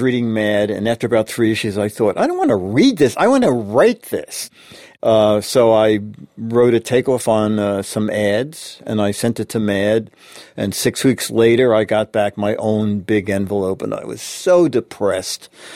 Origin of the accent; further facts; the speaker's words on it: Brooklyn, New York, United States; born there; I was born in Brooklyn.